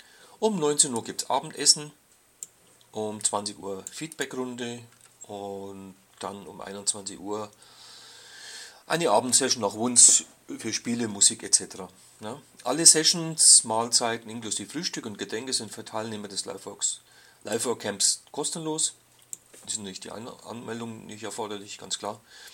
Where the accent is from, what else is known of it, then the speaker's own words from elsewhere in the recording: Bavaria, Germany; aber ich bin halt ein Bayer